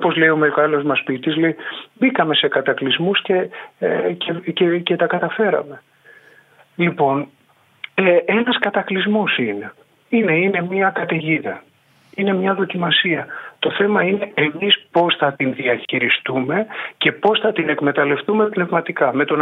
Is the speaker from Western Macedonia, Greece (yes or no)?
no; Santorini, South Aegean, Greece; Στο νησί μου, στην πατρίδα μου, στη Σαντορίνη